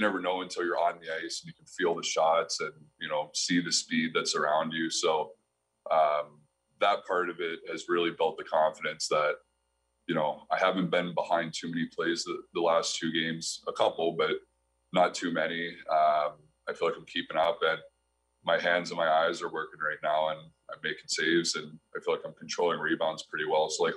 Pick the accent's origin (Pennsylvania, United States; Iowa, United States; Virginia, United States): Pennsylvania, United States; Pittsburgh; I'm from Pittsburgh, so we're going to where I grew up and played all of my youth hockey.